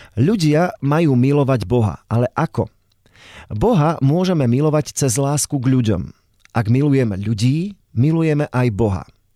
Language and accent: Slovak; Petropavlovsk-Kamchatsky, Kamchatka Krai, Russia; also born or lived in Orenburg, Russia / Georgia / Crimea; Narodil som sa v Rusku na Urale, v meste Orenburg. Neskôr sme sa kvôli otcovej práce presťahovali k Tichému oceánu na Kamčatku do Petropavlovska. Keď otec odišiel do penzie, usadili sme sa v Gruzínsku.